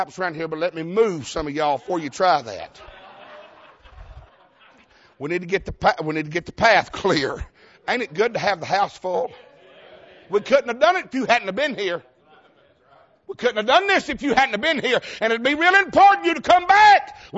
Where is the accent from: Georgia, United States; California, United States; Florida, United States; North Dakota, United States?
Georgia, United States; I deal with deacons too. And I'm from Georgia. We don't care. We ain't never had no sense and don't plan on getting none.